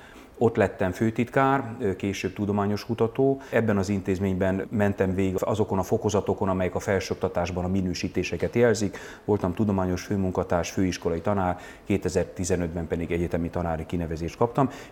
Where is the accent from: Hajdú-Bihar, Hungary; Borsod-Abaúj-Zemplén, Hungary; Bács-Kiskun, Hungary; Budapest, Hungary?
Borsod-Abaúj-Zemplén, Hungary; Sárospatak; nekem Sárospatak a szülővárosom, továbbá iskolavárosom, a rokonság jelentős része itt él.